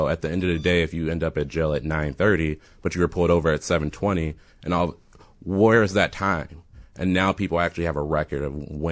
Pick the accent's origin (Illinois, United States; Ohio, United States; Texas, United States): Illinois, United States; Chicago; I'm actually from the west side.